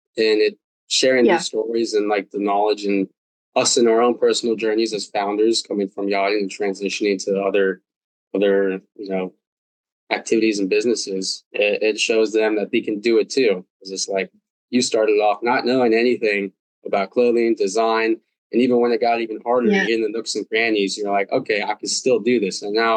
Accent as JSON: {"language": "English", "country": "United States", "said": "It gives you a worldly perspective, but then it also allows you as an American to kind of portray the traits that we really believe in at the core of our country"}